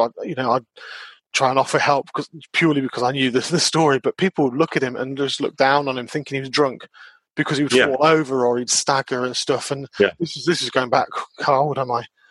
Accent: Watford, East of England, United Kingdom; I remember when I grew up in Watford near London

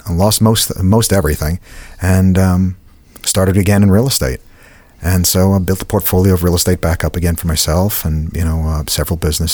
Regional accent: Brooklyn, New York, United States; I'm originally from New York. Came down here, spent most of my life in Southeast Florida, though.

